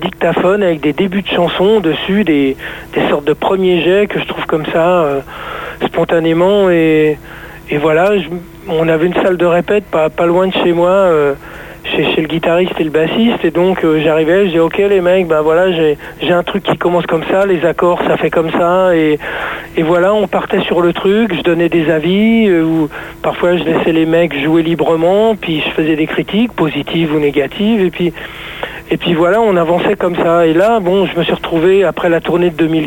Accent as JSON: {"language": "French", "country": "France", "said": "Et puis là, on se dit, ouais, on est français, c'est peut-être mieux de d'écrire des trucs en français, et parce que voilà, c'est notre culture, c'est notre truc."}